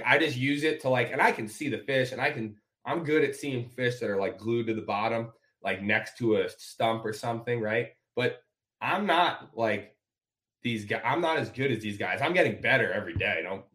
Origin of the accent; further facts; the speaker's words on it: New York, United States; Because, dude, I grew up fishing in New York. We don't have all that the South has.